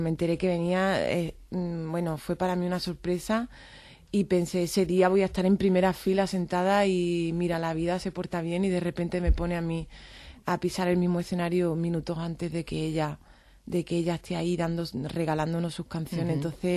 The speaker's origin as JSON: {"language": "Spanish", "region": "Andalusia", "country": "Spain", "accent": "Andalusian", "said": "Y a mí me viene como anillo al dedo porque yo soy andaluza, no pronuncio ni una S."}